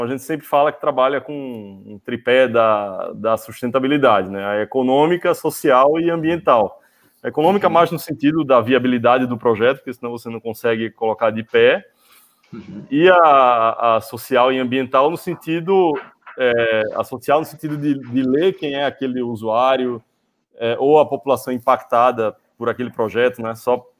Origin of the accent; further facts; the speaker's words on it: Pernambuco, Brazil; also born or lived in Barcelona; É, eu sou pernambucano, fiz arquitetura e urbanismo